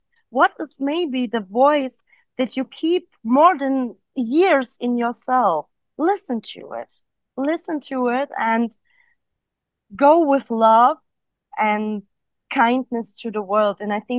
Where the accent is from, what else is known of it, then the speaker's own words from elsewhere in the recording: Kyrgyzstan; English is a second language; She lives in Kyrgyzstan in my home country